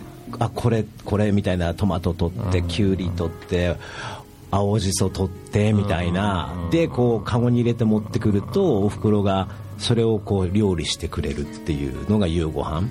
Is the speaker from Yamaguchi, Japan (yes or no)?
no; Furukawa, Miyagi, Japan; 自分は18歳まで実家で暮らしたんですけど、家の前にちっちゃい畑があって